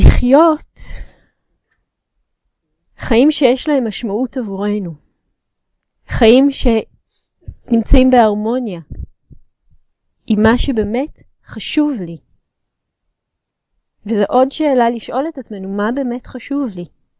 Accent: Jerusalem, Jerusalem District, Israel; אז חשוב לציין כאן שאני גדלתי בירושלים, גרתי בירושלים עד לפני בערך 10 שנים

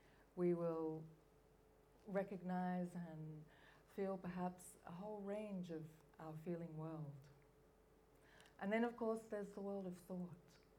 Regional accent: Australia; I'm from Australia.

